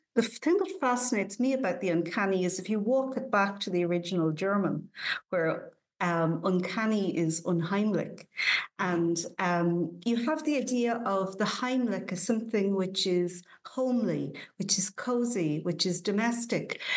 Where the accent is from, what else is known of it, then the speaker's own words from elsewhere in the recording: Ireland; Well, I grew up in Ireland in a traditional Catholic household